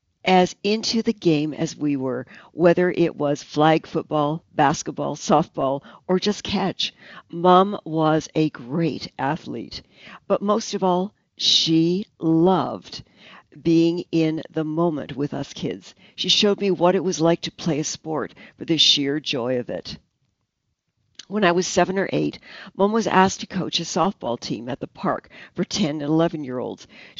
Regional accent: California, United States; I grew up in California with a single mom who scraped together money to send us to Catholic school.

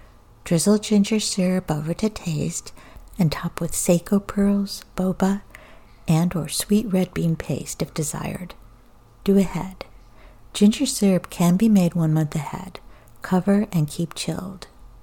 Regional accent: Australia; When I was growing up in Australia, my mom would cut a giant wedge of watermelon

